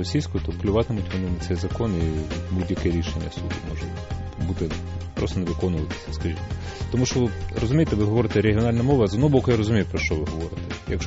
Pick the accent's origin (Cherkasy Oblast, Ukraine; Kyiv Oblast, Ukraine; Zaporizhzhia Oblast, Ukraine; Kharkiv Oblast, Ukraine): Kharkiv Oblast, Ukraine; Kharkiv; Я з Харкова.